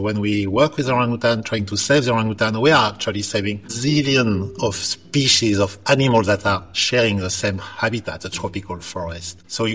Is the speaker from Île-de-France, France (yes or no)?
yes; Paris, Île-de-France, France; English is a second language; now in Malaysia; I am originally from Paris in France. That's why earlier I said bonjour.